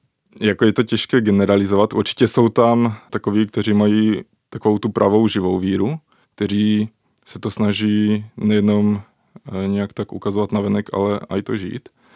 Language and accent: Czech; Moravská Nová Ves, South Moravian Region, Czechia; Obec Hrušky, právě Moravská Nová Ves a Týnec. A to je vlastně moje rodná vesnice.